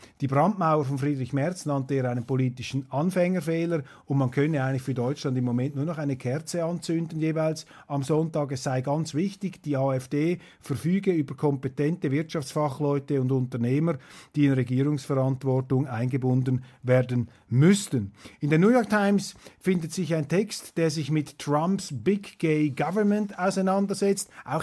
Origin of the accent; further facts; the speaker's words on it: Switzerland; Das sehe ich natürlich als Schweizer mit großer Skepsis und rufe dann natürlich meinen Landsleuten zu, liebe Schweizer, hütet euch vor der Europäischen Union